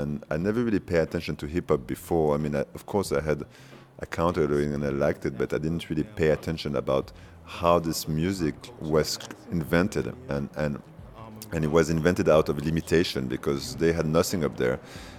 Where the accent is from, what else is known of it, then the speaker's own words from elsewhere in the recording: Paris, Île-de-France, France; English is a second language; I'm come from Paris in a kind of a bourgeois city in a 18th arrondissement in Montmartre. So my background is very kind of a classic French, Parisian